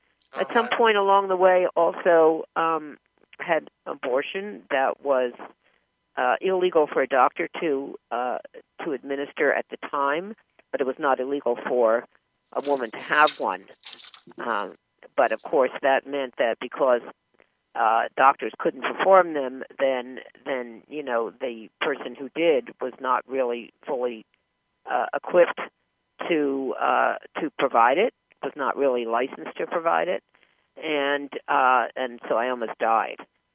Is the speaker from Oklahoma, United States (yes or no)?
no; Philadelphia, Pennsylvania, United States; I mean, I grew up in Philadelphia, by the way, in the same way that Bill Cosby did. I went to a graduate of Philadelphia High School for Girls, which is all girls, all academic public high school.